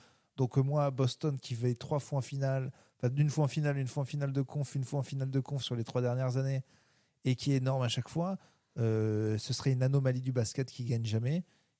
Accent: Clermont-Ferrand, Auvergne-Rhône-Alpes, France; je suis de Clermont

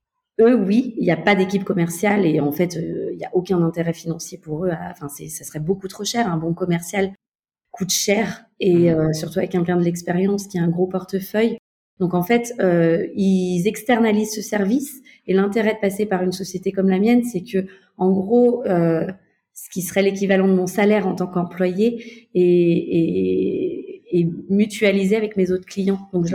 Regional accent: Auvergne-Rhône-Alpes, France; moved away as an adult; Donc j'ai débarqué à Paris, même si je suis française, j'ai grandi dans le Beaujolais. Je suis arrivée à Paris pour la première fois à l'âge de 33 ans.

